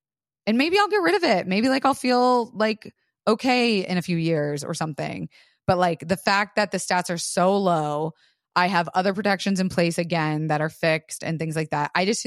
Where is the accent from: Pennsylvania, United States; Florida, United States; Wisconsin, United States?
Florida, United States; And growing up in Florida, it was so much more prevalent. Like everyone had a gun in their house.